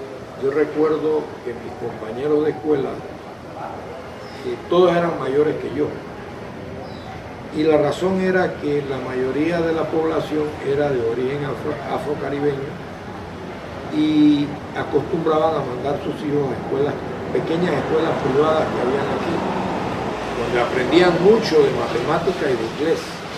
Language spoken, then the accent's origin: Spanish; Bocas del Toro, Panama; also born or lived in Colón; Yo me crié aquí en Bocas y parcialmente también en la ciudad de Colón, donde por una enfermedad de mi madre tuve que trasladarme por varios años.